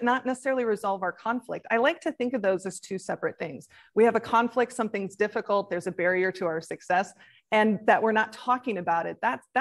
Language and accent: English; Midwest, United States; I realized that I didn't know how to talk about the hard stuff growing up in the Midwest, that we're very much, it's Midwest nice, right?